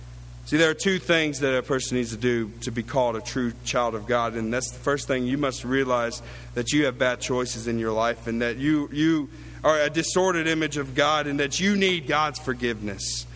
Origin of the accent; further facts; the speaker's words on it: Columbia, South Carolina, United States; I got to preach at one of the local congregations in my hometown in Columbia, South Carolina.